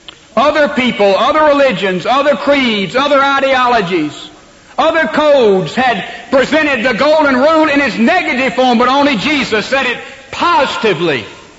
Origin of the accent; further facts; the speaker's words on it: Laurel, Mississippi, United States; If I decide to go to my hometown in Laurel, Mississippi, I don't go out here and say, I'm going to pick the broadest road, the best road, and I'm going home.